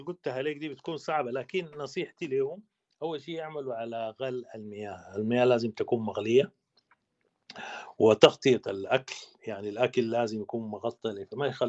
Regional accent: Sudan

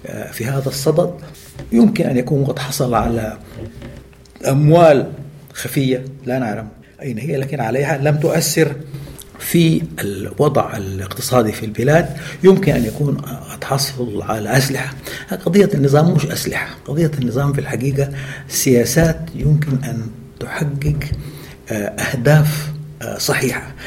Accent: Sudan; moved away as an adult; وعندما خرجت أنا من السودان

